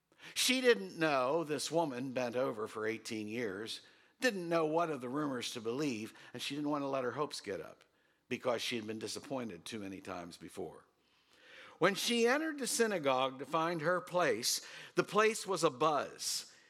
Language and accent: English; Waynesboro, United States; I didn't know him when I grew up in Waynesboro.